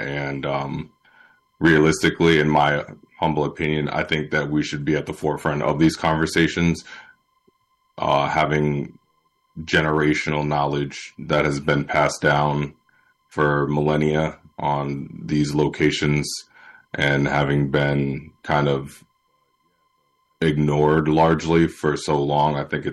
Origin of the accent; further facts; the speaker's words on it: Mashantucket, Connecticut, United States; I'm from Mashantucket